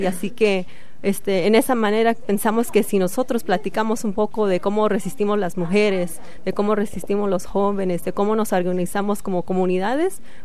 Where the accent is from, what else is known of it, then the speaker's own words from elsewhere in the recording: Los Angeles, California, United States; yo vengo de Los Ángeles, California, y yo organizo mucho con las chicanas